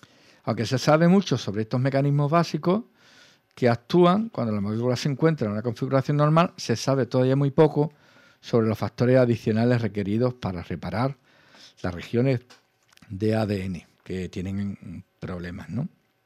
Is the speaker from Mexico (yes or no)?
no; Andalusia, Spain; Estas cosas son las que, como digo, como andaluces nos ponen muy contentos